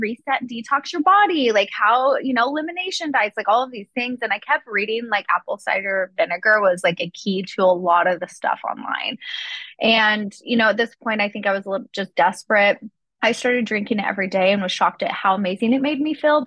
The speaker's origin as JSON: {"language": "English", "town": "Wichita Falls", "region": "Texas", "country": "United States", "tie": "born or raised there", "said": "I grew up in Texas. I grew up in Wichita Falls."}